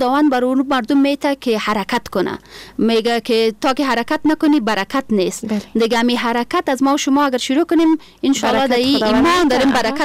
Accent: Afghanistan; کل ما افغان هستیم

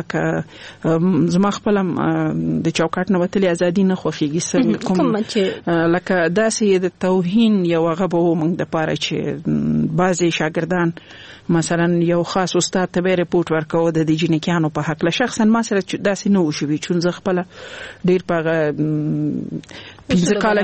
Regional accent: Laghman, Afghanistan; also born or lived in Nangarhar; زه خپل د لغمان ولایت یم

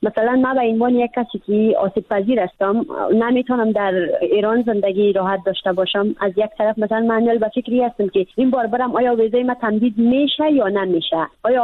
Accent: Badakhshan, Afghanistan

